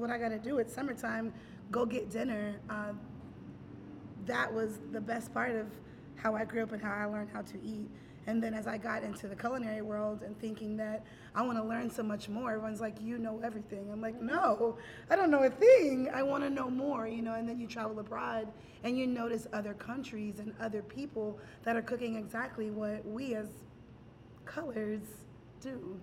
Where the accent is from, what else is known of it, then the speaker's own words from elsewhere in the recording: Houston, Texas, United States; also born or lived in Louisiana; So being from Louisiana and then growing up in Houston, where we don't eat soul food